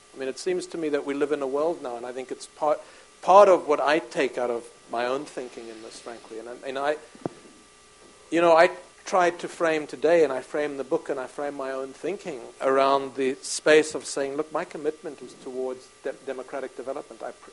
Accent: United States; I mean, I have this weird double life because of my history, but I'm speaking now as an American.

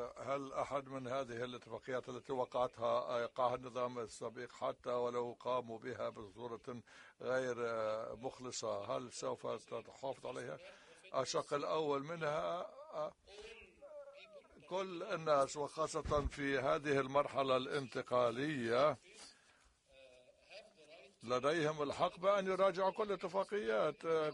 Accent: Egypt; أنا طالب وباحث من مصر، أتيت هنا صدفة

